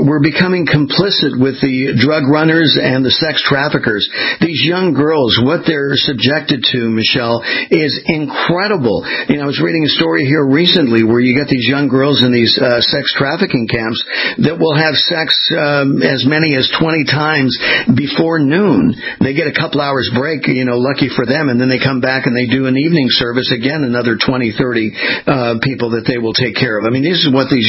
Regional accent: California, United States; I was born and raised in California.

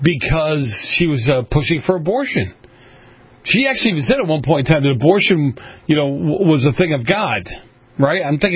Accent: Boston, Massachusetts, United States; I grew up in Boston.

